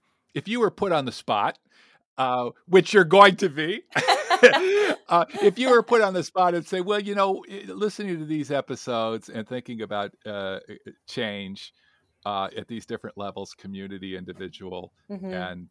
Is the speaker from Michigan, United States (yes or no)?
no; Las Vegas, Nevada, United States; I grew up in Las Vegas, and I know at least part of the area that he's talking about.